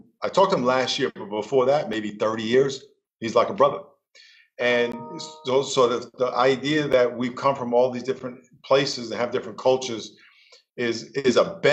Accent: New York, United States; I grew up in New York in a black neighborhood, and I have a white grandmother, half Chinese black grandmother, two black grandfathers.

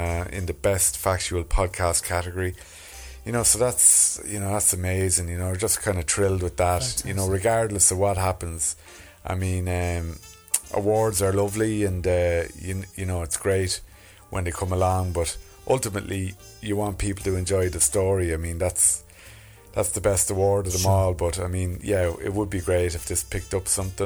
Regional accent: Naas, Leinster, Ireland; moved away as an adult; now in London, United Kingdom; I'm from Naas in County Kildare, and I moved to London in 2008 for 3 months, and you know, never went back, but would still be very much attached to home. My mum and dad are still there

